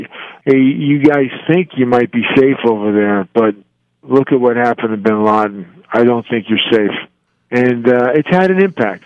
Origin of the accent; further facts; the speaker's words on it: New York City, New York, United States; it's probably Gino's Italian food back in Brooklyn.